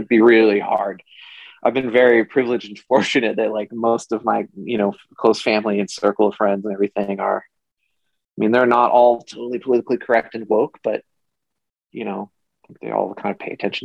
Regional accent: the South, United States; I grew up with a lot of homophobia. I grew up in the church. You know, I grew up in the South.

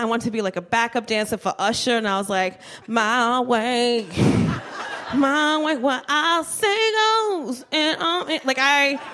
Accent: Trenton, New Jersey, United States; Like, telling people, like, I'm from Trenton, and it was, like, Italian, Irish, and Polish was exotic.

